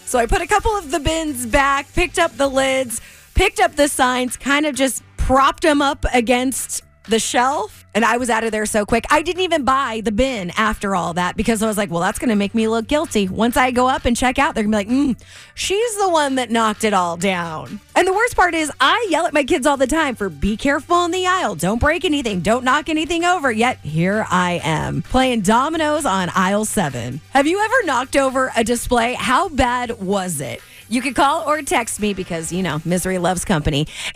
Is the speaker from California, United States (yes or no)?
yes; Rancho Cucamonga, California, United States; I grew up in Rancho Cucamonga